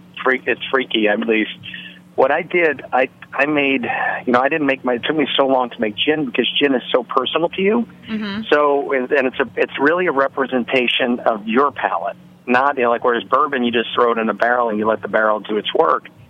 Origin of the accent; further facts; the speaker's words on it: New Orleans, Louisiana, United States; We're from New Orleans originally